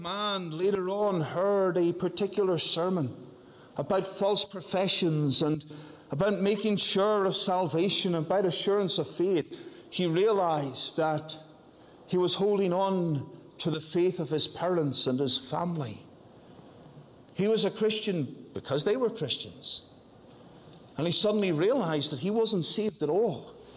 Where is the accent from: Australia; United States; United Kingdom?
United Kingdom; Northern Ireland; I know of one situation within the church that I grew up in Northern Ireland, where there was a young man who preached to the youth fellowship.